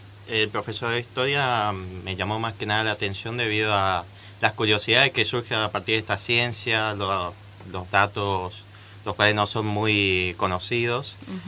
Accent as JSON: {"language": "Spanish", "town": "Posadas", "region": "Misiones", "country": "Argentina", "tie": "born or raised there", "said": "yo justamente soy de la ciudad de Posadas y me gustaría, más que nada, enseñar en mi ciudad de origen."}